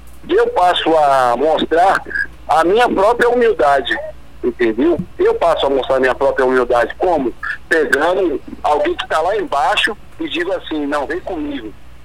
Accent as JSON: {"language": "Portuguese", "region": "São Paulo", "country": "Brazil", "said": "vou sempre representar a minha quebrada, porque eu sou Pilões, eu sou Heliópolis, mas eu sou Pilões."}